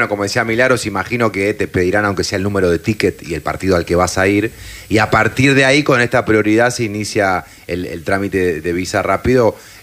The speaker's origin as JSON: {"language": "Spanish", "country": "Curaçao", "said": "Yo soy de Curazao y ya tengo asegurada la visa."}